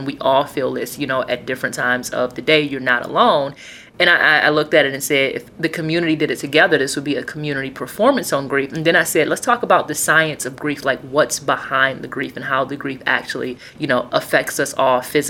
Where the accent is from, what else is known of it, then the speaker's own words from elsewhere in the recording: Detroit, Michigan, United States; one, I'm from Detroit, and I feel like community is important.